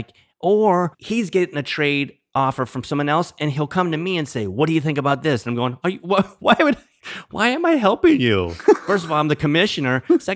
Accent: New Orleans, Louisiana, United States; I'm from New Orleans, originally from New Orleans.

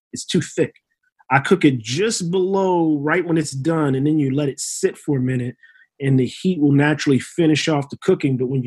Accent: Louisiana, United States; Red beans and rice, shrimp and grits. I'm from Louisiana, so I know.

